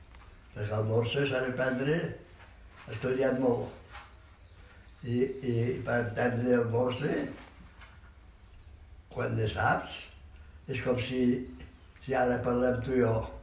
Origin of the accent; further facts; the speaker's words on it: Cornudella de Montsant, Catalonia, Spain; born there; A Cornudella.